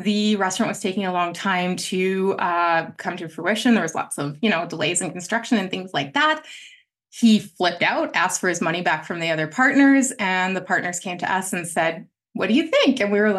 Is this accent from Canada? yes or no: yes; Stony Plain, Alberta, Canada; Ended up living in the country for a little while as I grew up in Stony Plain, for people listening in Stony Plain, spent some time on a farm, did all that kind of stuff.